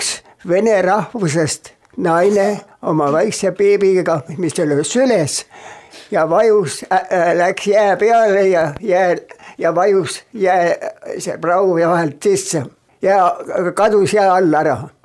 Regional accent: Prassi, Hiiu County, Estonia; born there; Mina olen sündinud Hiiumaal, Emmaste vallas, Prassikülas. Ja minu isa oli põllumees ja tal oli 8 last. Ja mina olen kõige viimane nende hulgas.

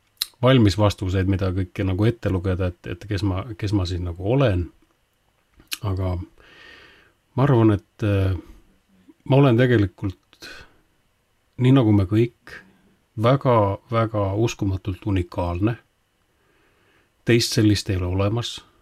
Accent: Palivere, Lääne County, Estonia; also born or lived in Tallinn; No mina tulen Läänemaalt. Sündisin Tallinnas, aga üles kasvasin Läänemaal Paliveres.

